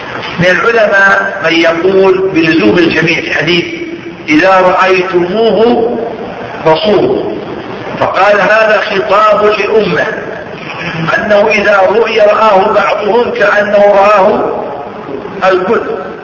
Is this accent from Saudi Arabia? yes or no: yes; Saudi Arabia; لأن بلادنا الحجاز منطقة والجنوب منطقة والشمال